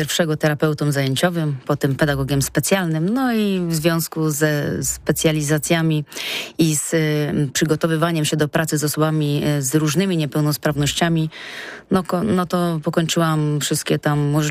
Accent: Jarocin, Greater Poland Voivodeship, Poland; now in Konin, Poland; Ja się przeprowadziłam do miasta Konin, pochodzę z Jarocina

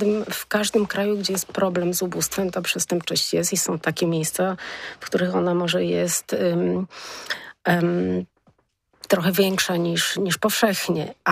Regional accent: Poznań, Greater Poland Voivodeship, Poland; Jako poznanianka myślę, że to byłam bardzo roztropna.

